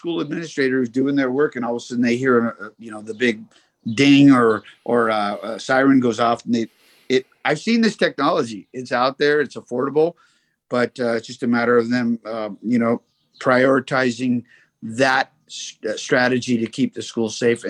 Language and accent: English; West Covina, California, United States; Where I grew up in West Covina.